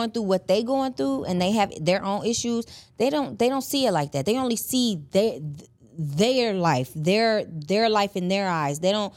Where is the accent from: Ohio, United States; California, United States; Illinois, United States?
Illinois, United States; Chicago; moved away as an adult; also born or lived in Memphis; now in Atlanta, United States; like, I moved to Atlanta, like, my family in Chicago, like, I'm from Chicago and I'm from Memphis.